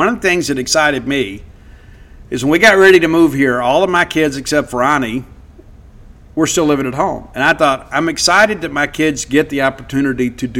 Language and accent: English; Columbia, Mississippi, United States; I grew up in Columbia, Mississippi, where anything north of Jackson felt like a foreign country.